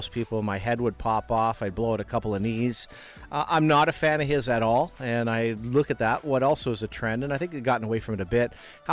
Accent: Canada; I guess I'll say this as a Canadian

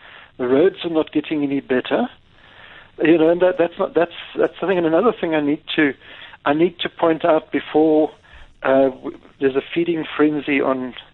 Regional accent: Cape Town, Western Cape, South Africa; Afternoon to you, John, and my compatriots from the Cape, my hometown.

